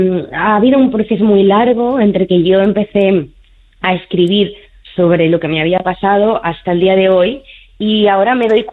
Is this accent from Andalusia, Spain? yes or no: no; Barcelona, Catalonia, Spain; yo soy de Barcelona y me tuve que ir a Madrid